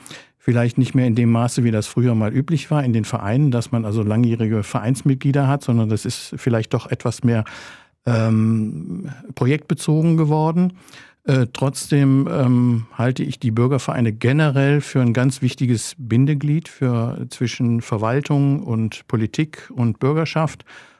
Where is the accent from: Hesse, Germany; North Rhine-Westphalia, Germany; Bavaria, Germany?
North Rhine-Westphalia, Germany; Krefeld; Ich bin auch gebürtiger Krefelder, wohne seit Geburt hier. Meine Familie wohnt auch schon hier in Krefeld.